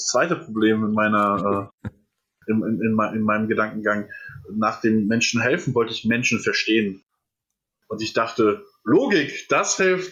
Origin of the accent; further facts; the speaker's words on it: Etzengesäß, Hesse, Germany; also born or lived in Erbach; Ich bin geboren in Erbach im Odenwald. Und dann habe ich im wunderschönen Etzengesäß meine Kindheit verbracht.